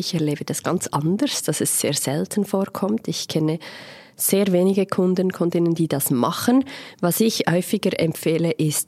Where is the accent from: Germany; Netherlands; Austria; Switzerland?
Switzerland; Romanshorn, Thurgau; mein Heimatort ist Romanshorn.